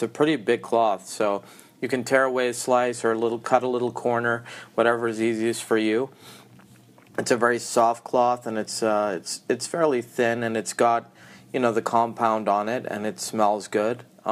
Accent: Massachusetts, United States; You know, I grew up in Massachusetts.

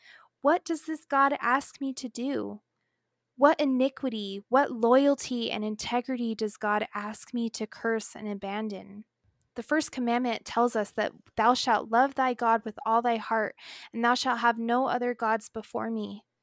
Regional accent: Las Vegas, Nevada, United States; Like, I grew up in Las Vegas where, like, pretty much every elementary school student has to try panning for gold because it's part of the state history.

